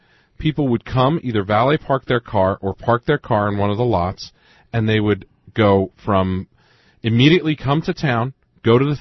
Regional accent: United States; I'm American. I want air conditioning, ice cubes, shower curtains.

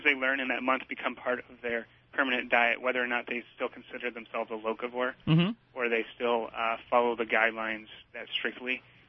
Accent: Minnesota, United States; where I'm from Minnesota, and in the wintertime Minnesota, there's really not much growing on the ground.

